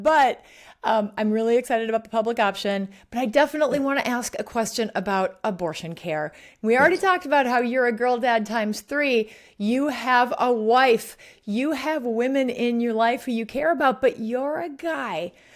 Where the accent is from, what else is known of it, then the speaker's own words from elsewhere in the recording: Kaukauna, Wisconsin, United States; I'll tell you, growing up in Kaukauna, Milwaukee was a big city.